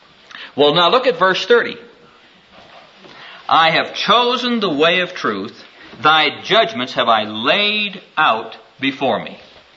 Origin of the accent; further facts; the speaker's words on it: Neola, Iowa, United States; You know, I'm from Neola, Iowa. Neola, Iowa is a little town of about 800, 900 people out here in, you know, the boondocks in Iowa.